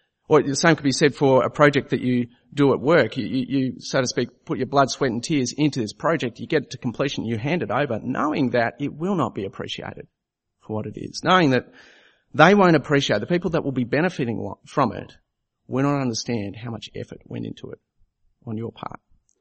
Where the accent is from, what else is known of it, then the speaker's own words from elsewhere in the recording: Bangladesh; when we were growing up in Bangladesh, we spent a lot of time playing with little matchbox cars.